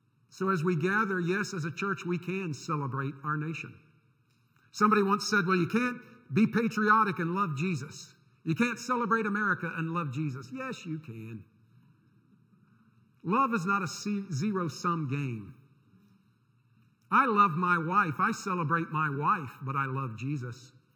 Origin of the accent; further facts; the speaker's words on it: United States; Yes, I'm an American, privileged and humbled to be an American, thankful for the freedoms and the prosperity that I enjoy.